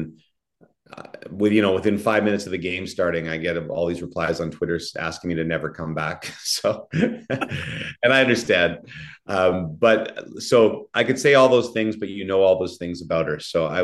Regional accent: Ottawa, Ontario, Canada; I'm from Ottawa, so I have a lot of friends there.

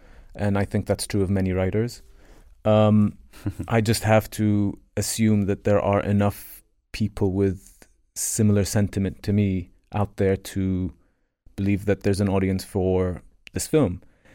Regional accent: Amman, Amman Governorate, Jordan; I grew up in Amman. It's a quiet... it's a quiet place, really, for the most part

